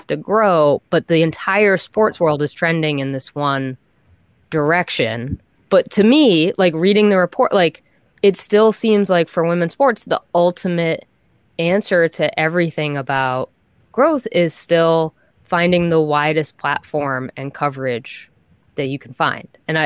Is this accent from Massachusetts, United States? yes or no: yes; Boston, Massachusetts, United States; I was born into being a Red Sox fan. There's no, like, I'm from Boston. There is no choice about this.